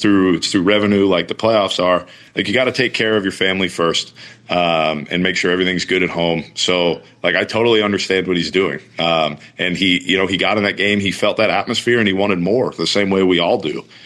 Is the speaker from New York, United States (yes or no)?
no; Virginia, United States; I get it. I'm from Virginia. it's not the most Italian thing in the world, but we're honoring where we came from.